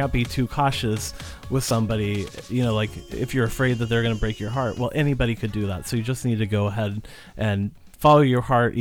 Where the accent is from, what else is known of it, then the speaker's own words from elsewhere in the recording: Kansas City, United States; You know, we're both from the Kansas City area.